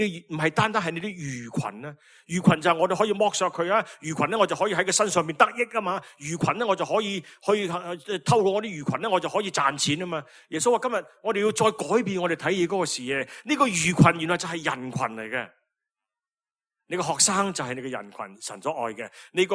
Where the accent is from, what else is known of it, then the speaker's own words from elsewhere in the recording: China; 因为我哋中国人咧，我哋冇嗰个犹太人嘅民族咧，我哋听唔到。